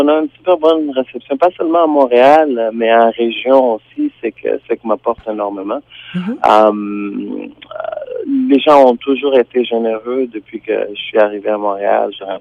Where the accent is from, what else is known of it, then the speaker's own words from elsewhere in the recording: Maputo, Mozambique; J'ai grandi à Maputo, et je viens d'une famille très religieuse. Mon père est pasteur anglican.